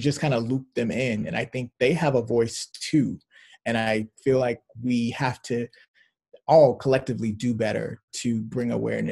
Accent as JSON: {"language": "English", "town": "Chicago", "region": "Illinois", "country": "United States", "tie": "born there", "said": "when we were in Chicago, because I was born in Chicago and then we moved, but I would always go back every summer."}